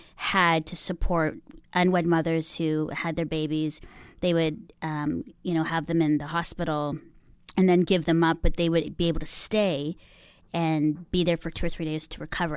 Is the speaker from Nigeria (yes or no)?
no; Philippines; I'm Filipino, but and I was adopted.